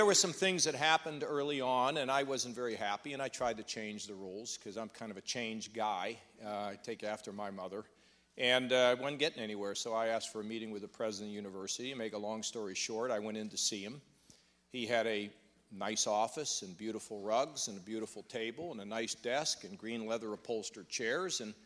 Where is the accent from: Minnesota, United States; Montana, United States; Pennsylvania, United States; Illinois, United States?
Pennsylvania, United States; McKees Rocks; I grew up in Pittsburgh, a little town outside of Pittsburgh called McKees Rocks. My father carried mail on his back, delivered mail to our house.